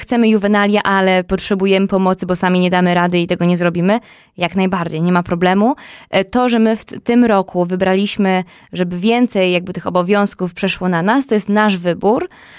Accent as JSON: {"language": "Polish", "town": "Pułtusk", "region": "Masovian Voivodeship", "country": "Poland", "tie": "born or raised there", "said": "Ja pochodzę z Pułtuska"}